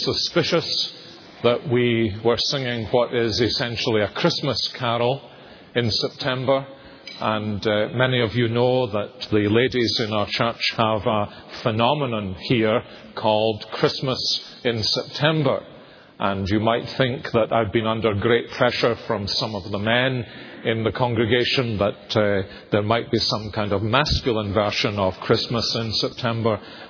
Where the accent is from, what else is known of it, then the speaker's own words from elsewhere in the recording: Scotland, United Kingdom; even although as Scottish people we had devoted ourselves to smaller cars, to smaller spaces and so on